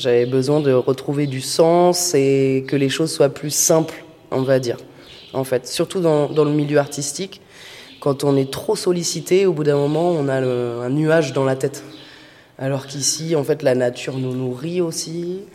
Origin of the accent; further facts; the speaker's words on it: Paris, Île-de-France, France; je suis metteuse en scène et professeure de théâtre. Je suis parisienne, je suis arrivée dans la région il y a 5 ans